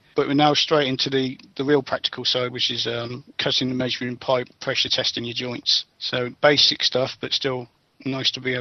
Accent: Didcot, South East England, United Kingdom; I'm from Didcot, just outside Oxford

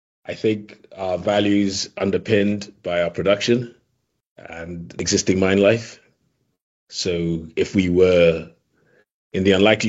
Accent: Nigeria; So me being Nigerian personally

